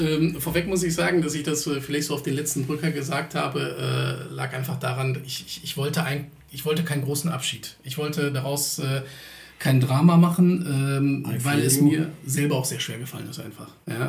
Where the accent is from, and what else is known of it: Germany; born or raised there